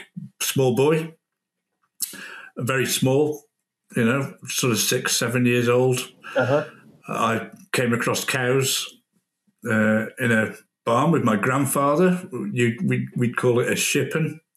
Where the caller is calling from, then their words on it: England, United Kingdom; No, definitely not an Arkansas accent. No, I'm joining you from the UK, pretty centrally based. Not, 50 minutes southwest of Manchester, 50 minutes south of Liverpool.